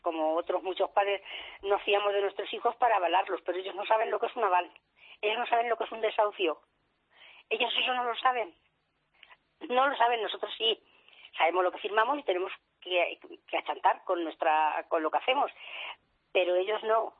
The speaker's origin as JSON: {"language": "Spanish", "town": "Pinto", "region": "Community of Madrid", "country": "Spain", "tie": "born or raised there", "said": "somos de Pinto, naturales"}